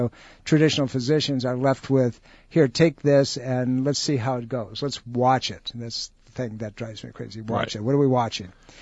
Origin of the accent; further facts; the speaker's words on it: New York, United States; Many of you know that I'm from the Western New York area where we average out about 250 inches of snow a year south of Buffalo.